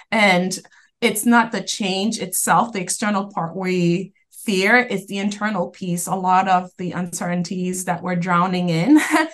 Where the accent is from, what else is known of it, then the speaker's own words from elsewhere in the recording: Boston, Massachusetts, United States; also born or lived in Haiti; I grew up here in Boston, originally from Haiti, but I grew up in East Boston and made my way to Cambridge. And now I reside in Somerville with my family.